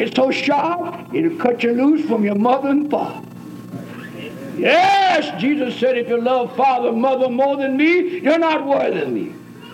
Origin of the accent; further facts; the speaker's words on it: United States; I'm glad I'm an American. I'm glad I'm born in America. They tell me I'm African, but no, I've never been there.